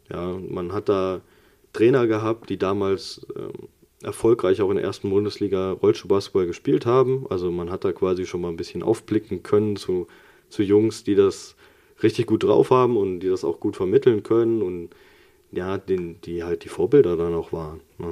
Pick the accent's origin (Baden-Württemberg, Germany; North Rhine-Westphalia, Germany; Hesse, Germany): Hesse, Germany; Bad Hersfeld; also meinem Heimatort quasi, wo ich mit meinen Eltern aufgewachsen bin, in der Nähe in Bad Hersfeld